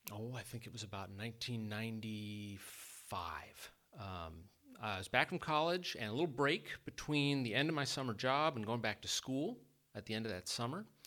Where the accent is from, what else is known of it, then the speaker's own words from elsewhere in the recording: Anchorage, Alaska, United States; So Alita mentioned that I was born and raised in Anchorage